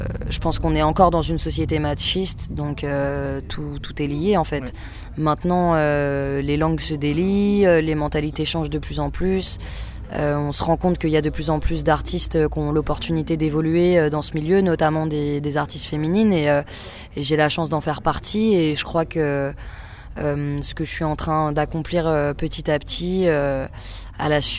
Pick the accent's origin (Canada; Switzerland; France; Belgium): Switzerland; born there; je suis née en Suisse, mais je suis franco-malgache. J'ai pas d'origine suisse. Et en fait, j'ai grandi à la frontière et je suis partie faire mes études à Lyon.